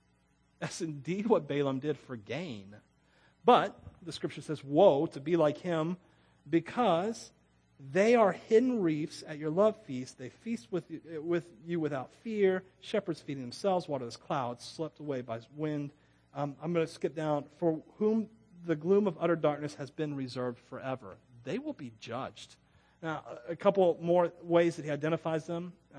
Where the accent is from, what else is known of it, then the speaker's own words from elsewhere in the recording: Florida, United States; I'm from Florida. I love the beach.